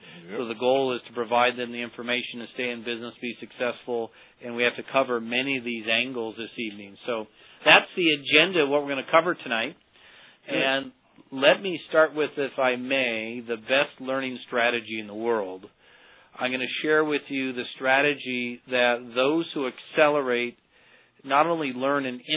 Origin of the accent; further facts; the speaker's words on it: Minnesota, United States; now in Las Vegas, United States; I'm originally from Minnesota, so I've been in Vegas here for about 15 years